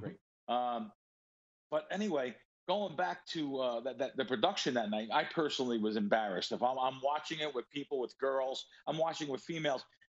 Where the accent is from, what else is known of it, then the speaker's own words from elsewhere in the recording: Bronx, New York, United States; I mean, listen, I'm from the Bronx. I mean, we curse.